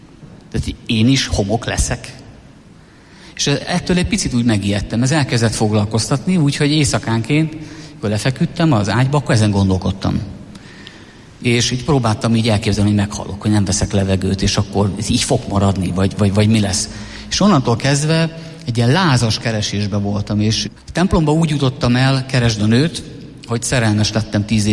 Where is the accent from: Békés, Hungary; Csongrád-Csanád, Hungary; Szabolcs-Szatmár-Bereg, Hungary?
Szabolcs-Szatmár-Bereg, Hungary; És ilyen szabolcsi gyerek vagyok, sokat dolgoztunk a kertben